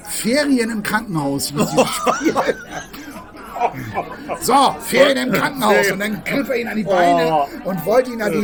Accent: Hamburg, Germany; Das haben wir als Hamburger Schulkinder auch gemacht.

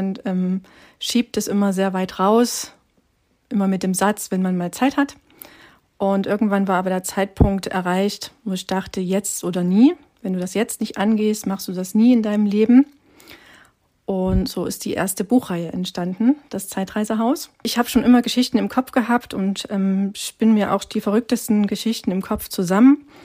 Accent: Germany; Ich bin in der DDR groß geworden

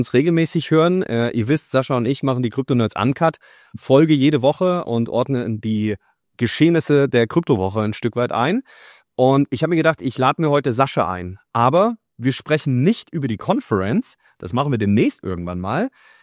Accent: Hesse, Germany; now in Hamburg, Germany

